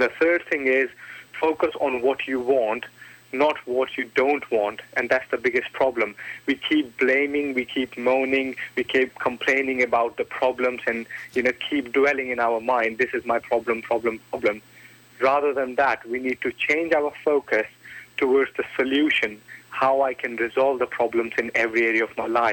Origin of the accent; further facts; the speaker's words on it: India; born there; Right, I was born in India in a village where we had problems with water, electricity, and it was full of crime.